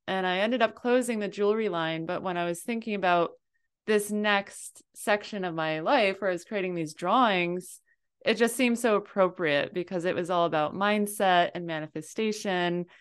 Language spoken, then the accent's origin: English; New England, United States; because I grew up in New England.